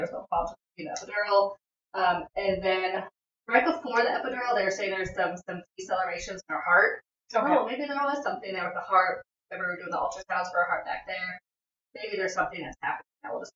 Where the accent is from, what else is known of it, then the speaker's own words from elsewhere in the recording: Madison, Wisconsin, United States; Like we're from Madison, Wisconsin, Illinois area, so we could do snow, right?